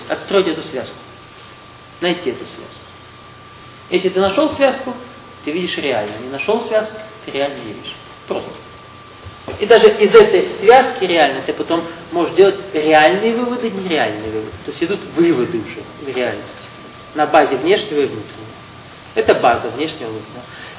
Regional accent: Ukraine; С одной стороны, государство одно, а реальностно, несмотря на то, что мы там украинцы, мы разные.

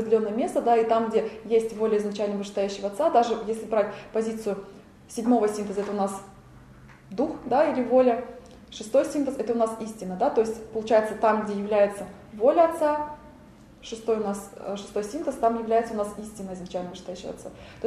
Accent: Tatarstan, Russia; я просто выросла в Татарстане, у меня рядом с домом была мечеть

